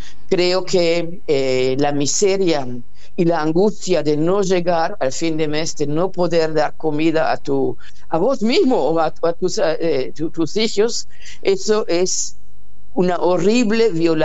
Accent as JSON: {"language": "Spanish", "country": "Argentina", "lives_now": "Germany", "said": "No es como el argentino, que ya estamos acostumbrados, pero para el alemán es horrible"}